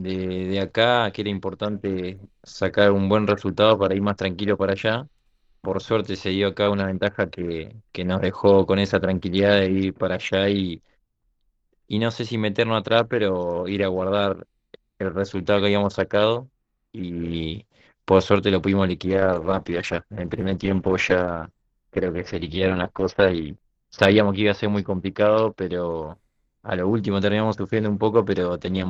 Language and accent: Spanish; Río Colorado, Río Negro, Argentina; yo salí independiente de acá, soy de Río Colorado, de chiquito que juego.